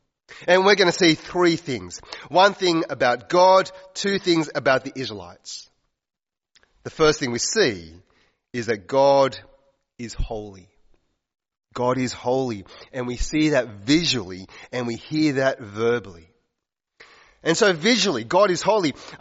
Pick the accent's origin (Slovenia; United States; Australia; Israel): Australia; being Australian does make a difference. It's who we are. It's what's on our passport. It's our citizenship.